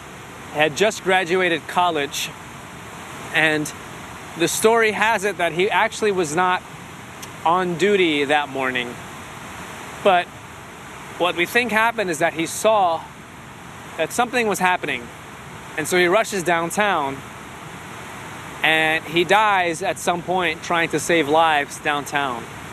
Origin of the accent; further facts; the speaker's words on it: New York, United States; For a long time, I was not able to grieve as a New Yorker because I was so worried as a Muslim.